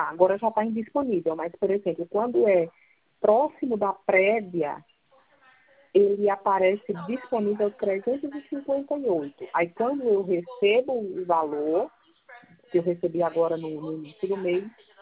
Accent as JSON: {"language": "Portuguese", "town": "Macapá", "region": "Amapá", "country": "Brazil", "said": "Eu sou de Macapá"}